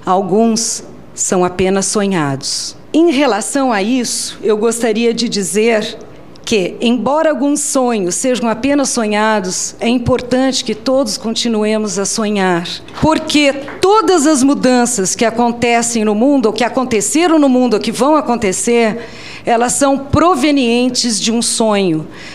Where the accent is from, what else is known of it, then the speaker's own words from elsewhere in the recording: Rio Grande do Sul, Brazil; Somos gaúchos, eu sou de 10 de março.